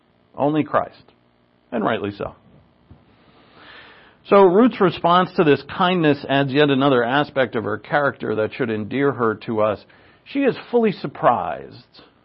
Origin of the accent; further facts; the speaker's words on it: New England, United States; now in Oregon, United States; See, I'm from New England. If any stranger talks to me, I'm like, what? What do you want? That's what it was. One of the hardest things to acclimate to when I moved to Oregon